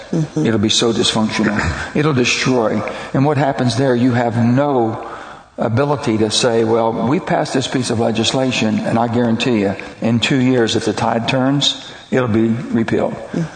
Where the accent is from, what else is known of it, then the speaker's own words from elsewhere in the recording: West Virginia, United States; The filibuster, I come from West Virginia, which is Bob Byrd territory.